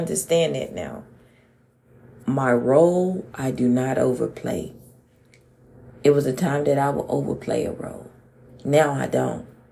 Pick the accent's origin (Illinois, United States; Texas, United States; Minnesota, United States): Texas, United States; Houston; I often view myself as a rose blossom from the concrete, because I grew up in Fifth Ward, Texas, the hood, the ghetto. I grew up there and seen a lot of things, you all.